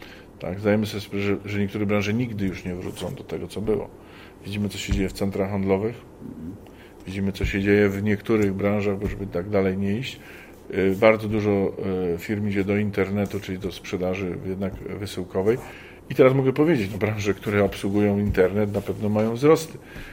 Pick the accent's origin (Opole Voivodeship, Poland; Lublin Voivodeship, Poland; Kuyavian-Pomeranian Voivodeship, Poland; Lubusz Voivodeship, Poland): Lubusz Voivodeship, Poland; Zielona Góra; Jesteśmy zielonogórzanami z małego miasta na końcu świata